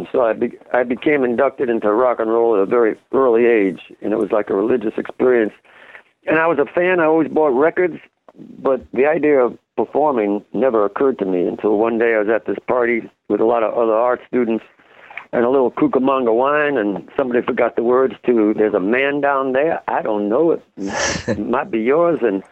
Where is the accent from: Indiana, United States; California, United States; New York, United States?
New York, United States; Bronx; And I grew up in the Bronx, not far from where … came from, so I got hooked real early.